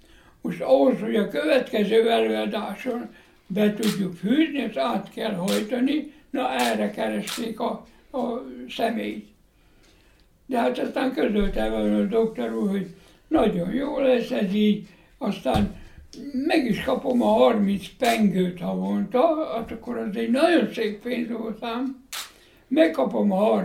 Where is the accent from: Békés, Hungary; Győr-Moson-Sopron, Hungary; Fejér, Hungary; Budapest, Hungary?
Békés, Hungary; born there; Hát 13 éves korában akkor vidéken, Békés megyében születtem különben